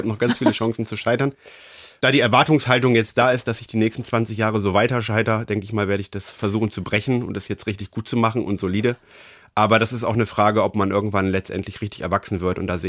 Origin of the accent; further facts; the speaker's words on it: Verden, Lower Saxony, Germany; moved away as an adult; Also ich habe ja meine Heimatstadt damals so mit 19, glaube ich, verlassen und wollte nie zurück.